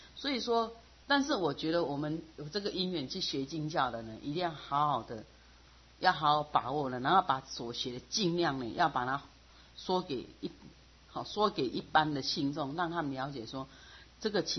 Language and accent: Chinese; Taiwan; 我那时候刚从国外回来的时候，我一直很我要学。我去一个有名的大学，我想去了解我们台湾的